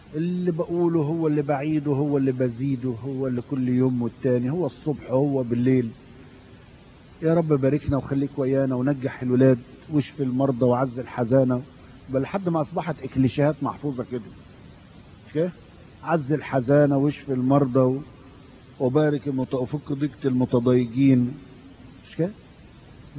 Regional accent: Upper Egypt, Egypt; اي احنا عندنا في الصعيد وفي الفلاحين موجوده

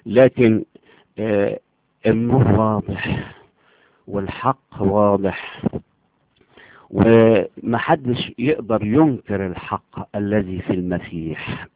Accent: Damietta, Damietta Governorate, Egypt; أنا بنزل البلد عندنا في دمياط، عشان أهلي كلهم في دمياط وهي أهلها كلها في ضواحي دمياط

